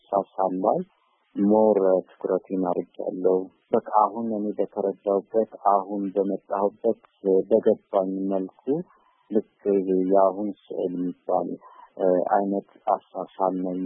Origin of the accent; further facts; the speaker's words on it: Addis Ababa, Ethiopia; የተወለድኩት እዚሁ አዲስ አበባ ፒያሳ የሮማንጫ ባለ አካባቢ ነው። በአጎፍቅርና በዜሮ ማነጫ ያለ ትንሽ ሰፈር ነው። ሹፌር ሰፈር ይባላል።